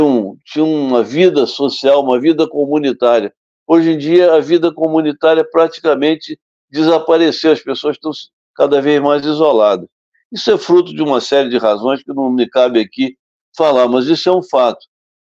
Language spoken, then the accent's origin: Portuguese; Santa Isabel do Rio Preto, Rio de Janeiro, Brazil; born there; lá na minha cidade, onde eu nasci, no interior, lá em Santa Isabel do Rio Preto, que é um lugarejo, é um distrito de Valença